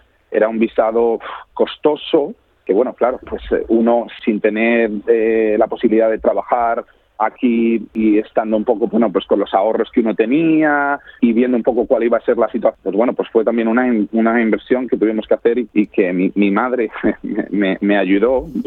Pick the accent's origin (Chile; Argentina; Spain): Spain; now in Australia; Lógicamente, siendo australiano ahora, siento una unión más fuerte, ¿no? Si se puede, entre España, en mi país de origen, y Australia.